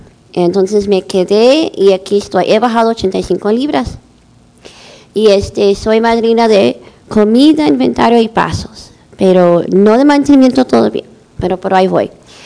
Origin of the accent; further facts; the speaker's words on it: Los Angeles, California, United States; Ok, yo soy de Los Ángeles, Sherman Oaks.